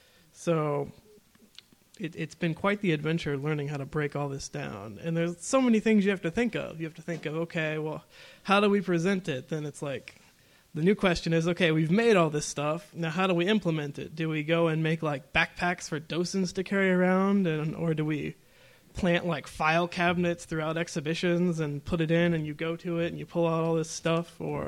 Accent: Indiana, United States; I'm not actually from Illinois. I live in Indiana. I'm not that far away, though.

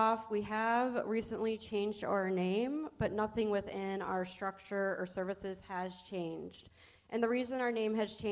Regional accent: Michigan, United States; where I grew up in Michigan has no public transportation whatsoever.

